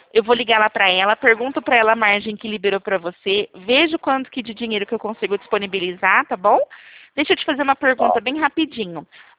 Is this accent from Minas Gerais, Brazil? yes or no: no; Santo Expedito, São Paulo, Brazil; Eu sou de Santos Expedito, mas eu trabalho aqui em Prudente.